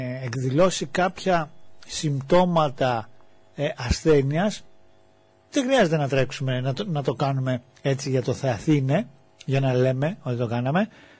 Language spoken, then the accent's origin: Greek; Greece; Απλώς και εγώ σαν Έλληνας, ξέρετε, το σκόντο, βέβαια.